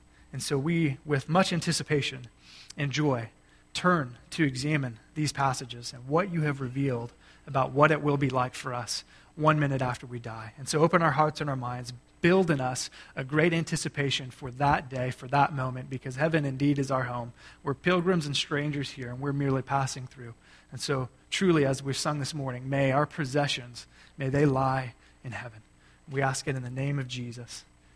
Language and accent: English; Texas, United States; I had the great privilege of traveling to my home state of Texas